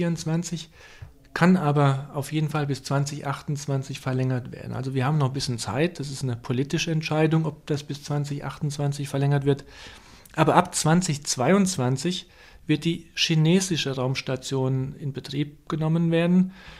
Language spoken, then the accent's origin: German; Saarland, Germany; Dort habe ich meine Jugend verbracht. Klar, ich bin im Saarland aufgewachsen und mein Herz schlägt für Saarland.